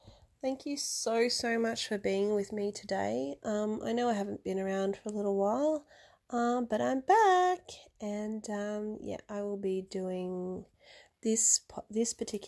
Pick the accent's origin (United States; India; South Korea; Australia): Australia; for all my listeners that may be international and not Australian. I am from Australia.